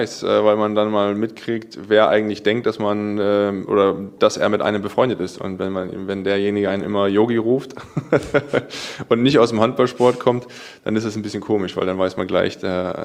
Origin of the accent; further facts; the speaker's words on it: Northern Germany, Germany; born there; now in Stuttgart, Germany; bin 38 Jahre bald alt, noch 37. Ja, bin gebürtig aus dem Norden Deutschlands, lange im HSV gespielt, bin jetzt schon in meiner jetzt fünften Saison beim TVB Stuttgart.